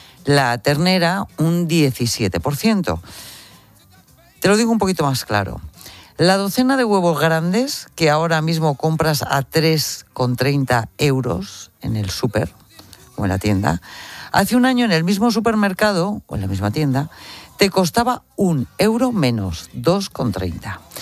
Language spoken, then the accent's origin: Spanish; Burgos, Castile and León, Spain; Oye, yo soy de Burgos.